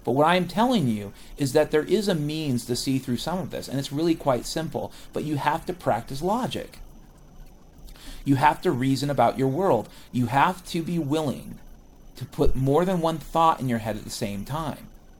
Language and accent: English; Pacific Northwest, United States; I grew up in the Pacific Northwest. Even in the wintertime in Western Washington, the forest would be noisy in the middle of the day.